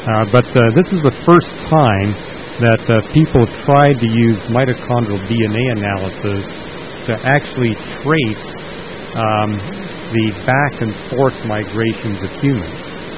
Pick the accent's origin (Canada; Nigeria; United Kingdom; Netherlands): Canada; British Columbia; now in United States; There's so many people here in California, none of it's left. Or I grew up in British Columbia.